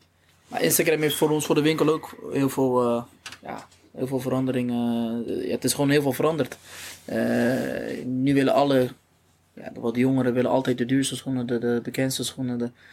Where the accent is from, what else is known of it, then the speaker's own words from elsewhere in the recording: Schiedam, South Holland, Netherlands; We komen allebei uit Schiedam, allebei hier geboren.